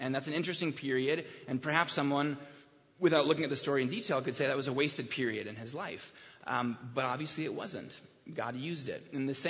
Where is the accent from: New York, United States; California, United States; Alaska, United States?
New York, United States; Long Island; third culture kid, a pastor's kid, just like Moses. Mother from Minnesota, father from Connecticut, growing up in Long Island, very different cultures.